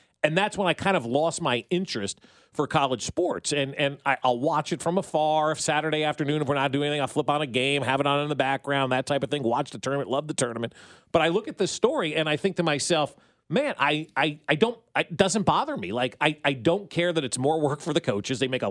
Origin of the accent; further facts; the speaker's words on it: New Jersey, United States; I grew up in New Jersey. I didn't really know what college athletics was about.